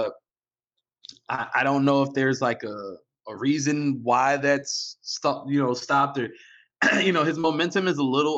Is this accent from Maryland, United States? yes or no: yes; Maryland, United States; I'm from Maryland. She looks very much like Dundalk Middle River.